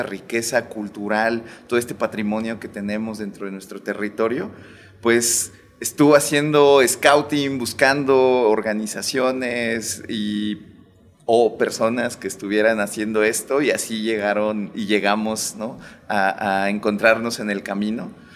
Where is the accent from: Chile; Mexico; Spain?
Mexico; esta cultura, esta tradición que desde hace cientos de años en nuestro territorio forma parte de nuestra identidad cultural como personas mexicanas.